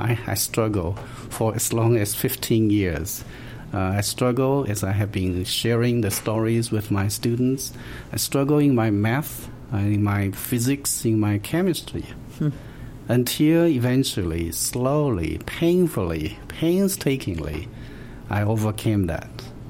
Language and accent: English; Taiwan; now in United States; I was born and raised in Taiwan. Okay, I guess I don't mind whether people know how old I am. I was born in 19... I wish it's 88, but it's 58. I was born in 1958